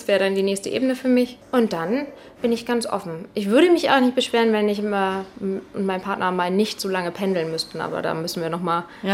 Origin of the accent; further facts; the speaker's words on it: Rendsburg, Schleswig-Holstein, Germany; Ich komme ja aus Rendsburg gebürtig und bin auch groß geworden. Ich wollte immer raus.